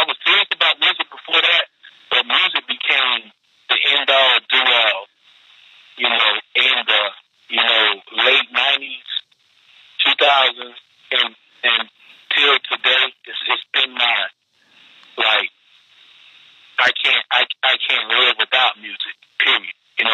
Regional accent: North Carolina, United States; now in Georgia, United States; He's from Detroit, I'm from North Carolina, we both live in Georgia.

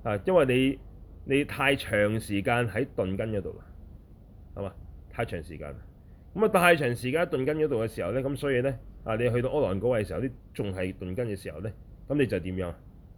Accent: China; 咁就未必會好似我哋中國人寫嘅詩詞咁工整啊

